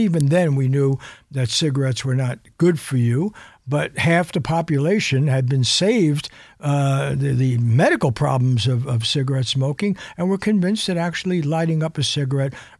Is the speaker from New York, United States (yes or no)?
yes; New York City, New York, United States; growing up in the Bronx, for instance, everyone's had some foreign language.